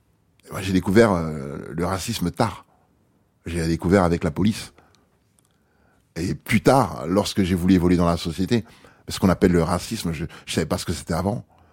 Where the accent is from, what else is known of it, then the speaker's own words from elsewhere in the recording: Paris, Île-de-France, France; lorsqu'on me demandait quand d'où je viens, je répondais, je viens de Paris.